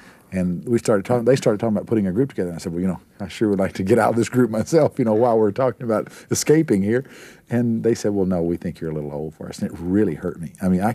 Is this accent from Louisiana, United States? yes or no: no; Texas, United States; And she was Cherokee, and I was raised in Texas.